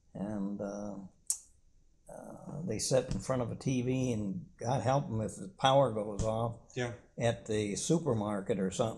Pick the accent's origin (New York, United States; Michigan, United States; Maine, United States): Michigan, United States; Jackson; born there; I was born in Jackson, Michigan, January 13th, 1926.